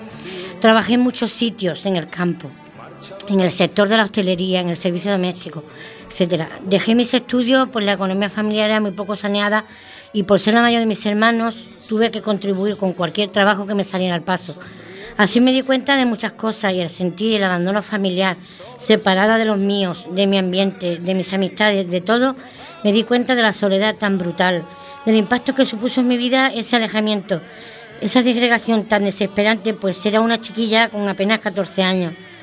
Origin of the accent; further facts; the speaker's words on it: Bollullos Par del Condado, Andalusia, Spain; Soy andaluza, de un pueblo de Huelva, concretamente de Boyuspar del Condado, un pueblo grande y hermoso, muy vital, muy vanguardista y eminentemente agrícola, dedicado en un 50% al cultivo de llamado oro rojo, las fresas.